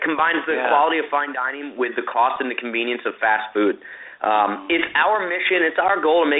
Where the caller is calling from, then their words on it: Huntington Beach, California, United States; Well, I'm calling today from Huntington Beach, California, so coast to coast.